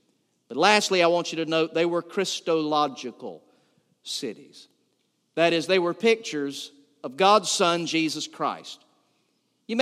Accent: Valdosta, Georgia, United States; Where I grew up over in Valdosta, our nickname was the Azalea City.

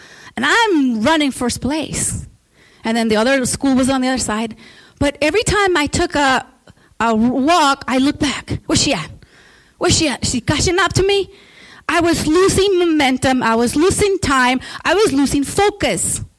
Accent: Mexico; you all know I'm from Mexico.

